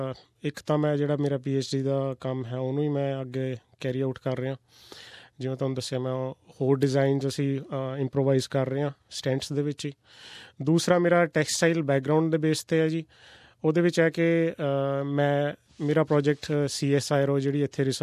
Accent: Chandigarh, India; ਮੈਂ ਜੀ ਬੇਸਿਕਲੀ ਮੈਂ ਚੰਡੀਗੜ੍ਹ ਤੋਂ ਬਿਲੋਂਗ ਕਰਦਾ, ਮੇਰੀ ਸਾਰੀ ਸਟੱਡੀਜ਼ ਚੰਡੀਗੜ੍ਹ ਦੀ ਰਹੀ ਹੈ

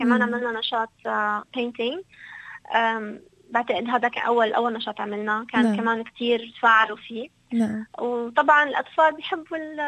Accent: Syria; يعني نحن كسوريين بنحب بعض كتير

